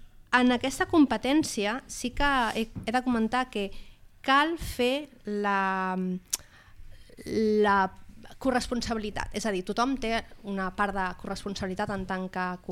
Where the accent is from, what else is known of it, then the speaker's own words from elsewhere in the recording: Caldes de Montbui, Catalonia, Spain; Jo vaig criar-me a Caldes de Montbui